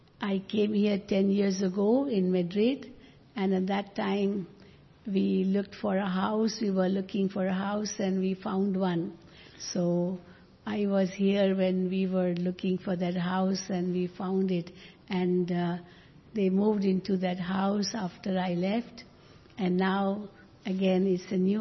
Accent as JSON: {"language": "English", "town": "Mumbai", "region": "Maharashtra", "country": "India", "said": "I'm originally from Mumbai in India."}